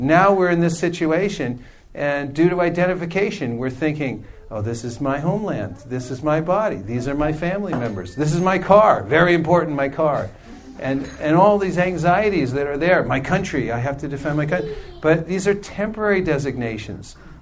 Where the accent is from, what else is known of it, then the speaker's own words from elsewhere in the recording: Lafayette, California, United States; also born or lived in Czechoslovakia; I'm from Czechoslovakia. I'm from Lafayette, California. I went to Del Valle High School.